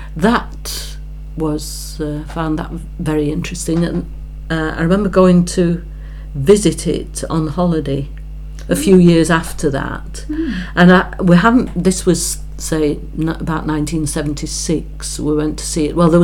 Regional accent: England, United Kingdom; although I can feel quite French, I'm also very British. I'm very English.

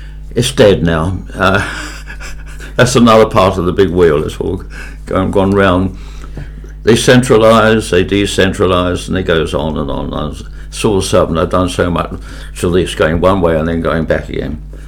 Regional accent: Catford, London, United Kingdom; also born or lived in West Wycombe; I was born in West Wycombe in Kent, the little village of West Wycombe before it became a part of London, effectively. And I moved away from there at the age of about four. And we went up to Catford.

